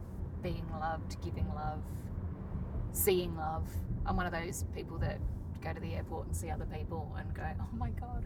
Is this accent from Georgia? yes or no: no; Adelaide, South Australia, Australia; So I grew up in Adelaide, in Happy Valley, and always thought it was...